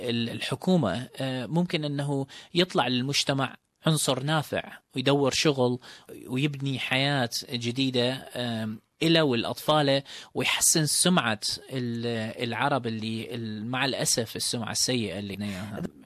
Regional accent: Iraq; إلي ذكريات طفولتي بالعراق

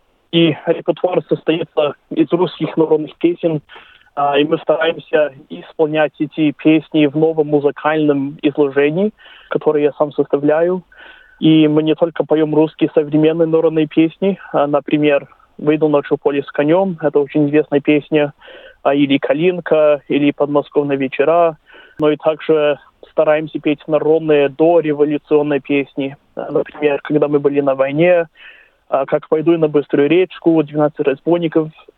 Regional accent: Australia; потому что у нас корни русские, мы все русские из Австралии, мы уже сохраняем наши традиции уже более 100 лет.

